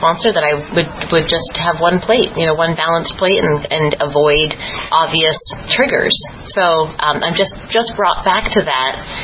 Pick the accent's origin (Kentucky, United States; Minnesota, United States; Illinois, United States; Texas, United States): Kentucky, United States; Louisville; Hey, everybody. I'm from Louisville.